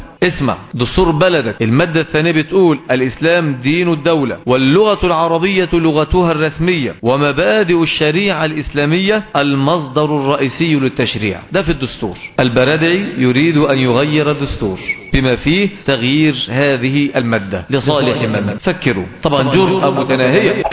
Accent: Egypt; وعندنا في مصر تم تقليده قلادة النيل

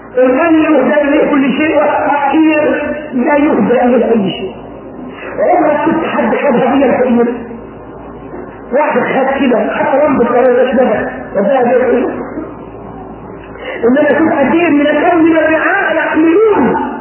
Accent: Egypt; تحت رجلينا أمم ودول تحت رجلينا احنا في مصر في كل مكان

